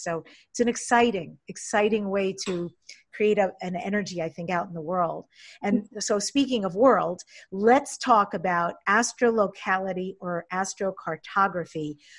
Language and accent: English; New York, United States; growing up in New York, which you said was also a strong point for me, but I have no plans to go back and live there